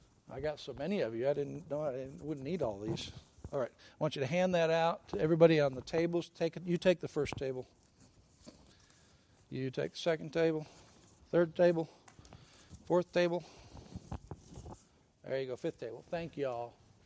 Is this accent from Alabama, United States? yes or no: yes; Alabama, United States; I'm from Alabama.